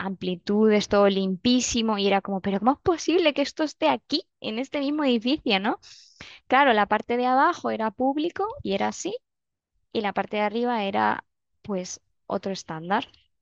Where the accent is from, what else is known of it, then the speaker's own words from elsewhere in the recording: Toledo, Castilla-La Mancha, Spain; Y encima, aunque yo soy de Toledo, me dice que es que su lugar favorito de España es Toledo.